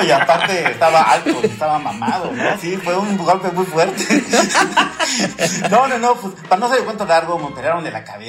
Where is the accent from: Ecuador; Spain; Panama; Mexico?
Mexico; Mexico City; born there; moved away as an adult; now in Guadalajara, Mexico; Yo realmente llegué a Guadalajara a los 18 años, yo nací en la Ciudad de México.